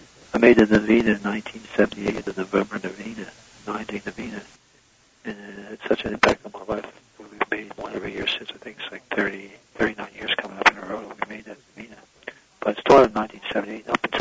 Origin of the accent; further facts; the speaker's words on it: Philadelphia, Pennsylvania, United States; Yeah, Manayunk. I was born on Main Street, one of the kind of depressed area where we were poor. We just didn't know we were poor.